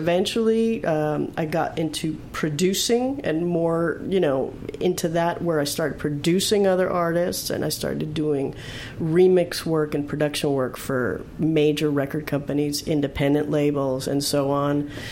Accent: Hollywood, California, United States; born and raised in Hollywood. And then I took my band to the local club scene in Hollywood

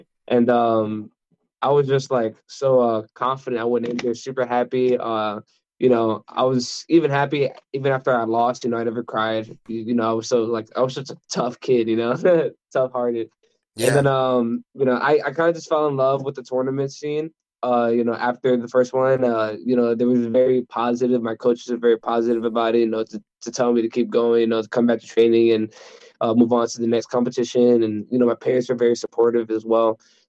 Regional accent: New York, United States; That's how I come from the East Coast of New York. I love the fashion in New York.

